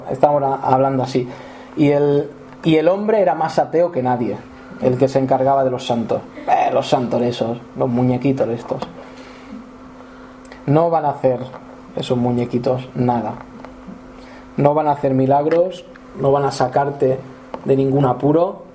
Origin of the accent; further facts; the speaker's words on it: Valencian Community, Spain; Yo estuve trabajando allá en mi tierra. Hay una zona que son muchos pueblos, se llama la Vega Baja. Es como un sitio así llanito. Y son muchos pueblos.